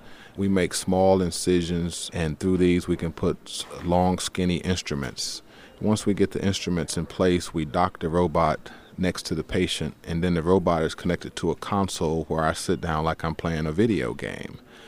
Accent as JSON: {"language": "English", "town": "Welch", "region": "West Virginia", "country": "United States", "tie": "born there", "said": "I was born in Welch, West Virginia, in the county of McDowell. I'm the youngest of 11 children, and I'm a heart surgeon."}